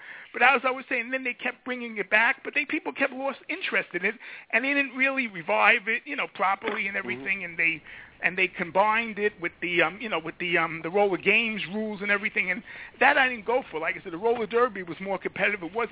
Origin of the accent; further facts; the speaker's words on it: Brooklyn, New York, United States; I'm from Brooklyn, New York. Born in Brooklyn, live in Brooklyn, and I'll probably die in Brooklyn.